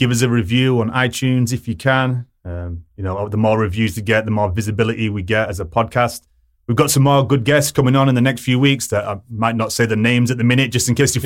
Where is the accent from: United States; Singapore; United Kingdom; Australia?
United Kingdom; Not just saying that because I'm British